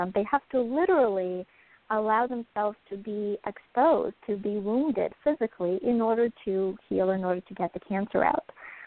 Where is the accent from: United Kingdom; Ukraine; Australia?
Ukraine; now in United States; I was born in Ukraine. I was exposed to Chernobyl radiation growing up. My family and I were able to immigrate to the United States as refugees.